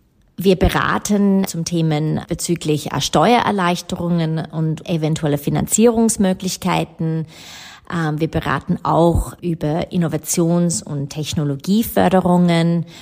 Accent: Australia; Und das habe ich auch als Australierin auch lernen müssen. Wir sind da viel, viel direkter.

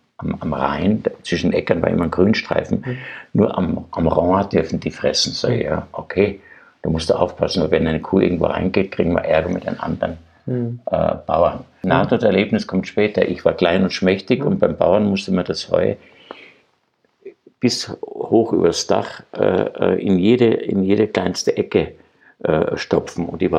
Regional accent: Graz, Styria, Austria; ich bin ja ein Grazer, ich war ein Stadtkind

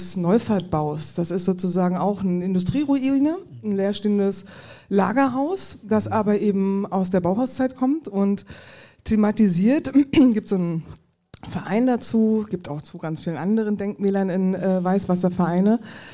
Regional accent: Rostock, Mecklenburg-Vorpommern, Germany; born there; Ich bin quasi ja auch eine Rückkehrerin, obwohl ich gebürtige Rostockerin bin und mich natürlich nicht als Rückkehrerin in die Lausitz bezeichnen würde, sondern als Zugezogene.

